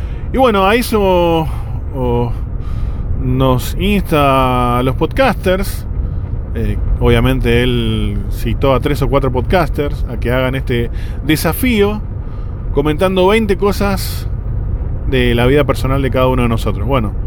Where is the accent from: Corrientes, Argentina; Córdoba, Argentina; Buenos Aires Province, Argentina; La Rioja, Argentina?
Buenos Aires Province, Argentina; Hurlingham; also born or lived in Ushuaia; Nací en Buenos Aires, Capital Federal, el hospital italiano. Viví en Hurlingham mucho tiempo, hasta los 6 años. ¿Qué más? Bueno, conozco Ushuaia. Viví 11 años en Ushuaia, en Tierra del Fuego, en la ciudad más austral del mundo.